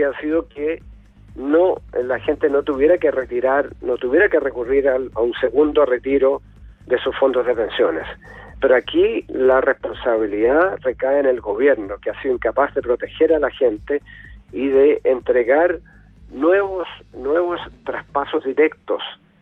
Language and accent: Spanish; Estación Central, Santiago Metropolitan, Chile; Yo nací y me crié en Estación Central, así que allí vivía y nació mi madre. Y bueno, así que mi identidad está muy ligada a ese barrio de Estación Central.